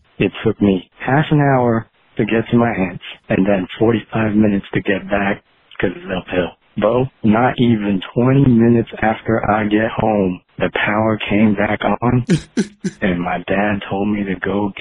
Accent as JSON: {"language": "English", "region": "Tennessee", "country": "United States", "said": "from Tennessee."}